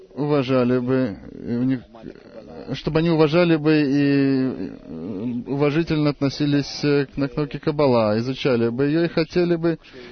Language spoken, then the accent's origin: Russian; Vitebsk, Vitebsk Region, Belarus; Действительно? Это ведь мой родной город. Там есть ученики.